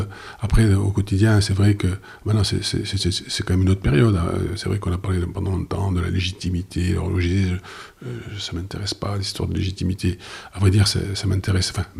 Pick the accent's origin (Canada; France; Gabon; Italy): France; Bastia, Corsica; moi mes tripes et mon cœur sont bien sûr à Bastia, bien sûr au village